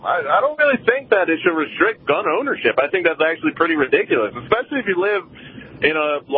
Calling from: Philadelphia, Pennsylvania, United States; I'm calling from Philadelphia.

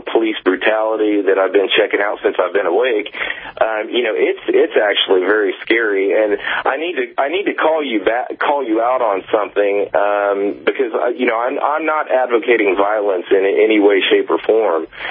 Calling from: Paris, Île-de-France, France; I'm calling you from Paris, France.

